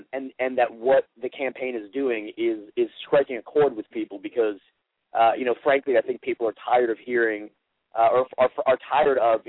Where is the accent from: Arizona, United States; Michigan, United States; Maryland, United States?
Maryland, United States; moved away as an adult; now in Georgia, United States; I hail originally from Maryland, but I've lived here in Georgia for about 6 years now